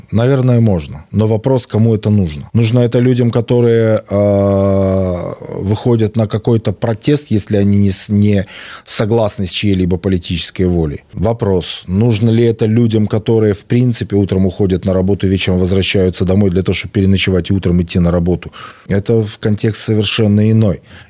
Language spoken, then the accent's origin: Russian; Northern Bulgaria, Bulgaria; Russian is a second language; Это маленькое село на берегу Дуная в Северной Болгарии. У нас вот наше село 500 метров до Дуная и по ту сторону Румынии.